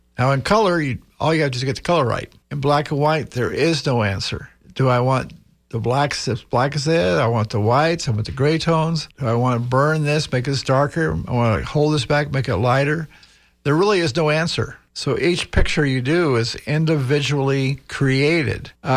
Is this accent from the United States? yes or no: yes; California, United States; Because I'm from California, and it would go back, probably every few years.